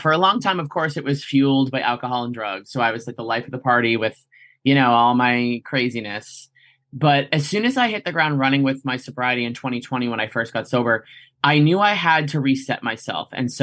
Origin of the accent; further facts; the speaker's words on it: Boston, Massachusetts, United States; I'm from Boston, Massachusetts. I'm 37 years old.